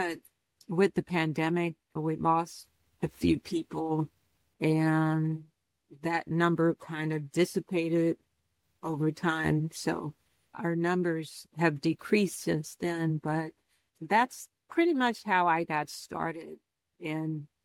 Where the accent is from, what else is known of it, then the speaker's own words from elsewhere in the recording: St. Louis, Missouri, United States; Hey, well, I am originally from St. Louis and I have traveled about the world and coming back to St. Louis to be with my family